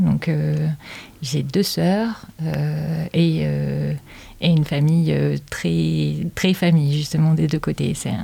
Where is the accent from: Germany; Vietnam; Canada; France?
France; Montélimar, Auvergne-Rhône-Alpes; je suis née à Montélimar, à 30 km de Dieu. Et j'ai grandi dans une famille qui était ma maman est originaire d'ici depuis de nombreuses générations. J'ai grandi un petit peu moitié ici, moitié à Altan-des-Palus